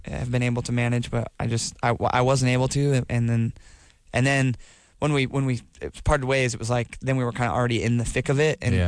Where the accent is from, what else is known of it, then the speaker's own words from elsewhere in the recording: Jacksonville, Florida, United States; We grew up together in Jacksonville, Florida.